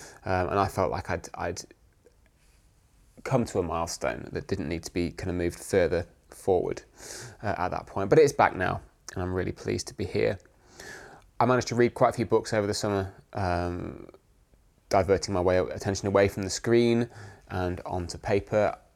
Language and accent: English; Nottingham, East Midlands, United Kingdom; a lot of people from Nottingham, which is my hometown.